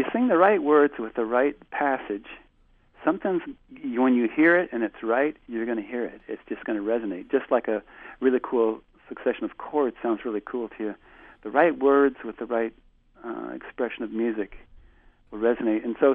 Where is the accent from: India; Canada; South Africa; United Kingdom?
India; also born or lived in Northwest US; now in United States; You know, I moved from the Northwest and mountainous areas. We had Hindman Peak always on our horizon, and before that I grew up in India, and we always had the Himalayas on our horizon. So moving to Wisconsin